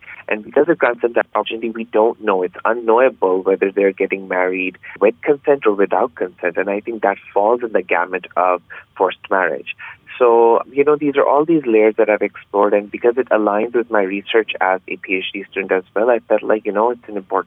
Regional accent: Pakistan; now in United States; So I'm actually originally from Pakistan. So I'm a journalist there. I also host my talk show in Pakistan. And right now I'm in Hawaii doing my PhD.

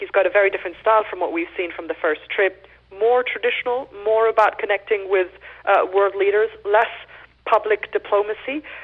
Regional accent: Beirut, Beirut Governorate, Lebanon; English is a second language; moved away as an adult; now in United States; I grew up in Beirut with a lot of questions about American power

